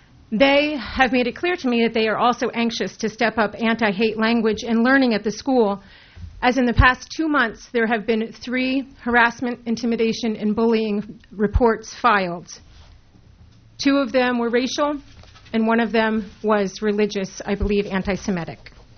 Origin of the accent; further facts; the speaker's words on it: Bethlehem Township, New Jersey, United States; now in Lebanon Township, United States; even though I grew up in Bethlehem Township nearby, I didn't know that Lebanon Township was a thing until I moved here. And now that I've lived here for 15 years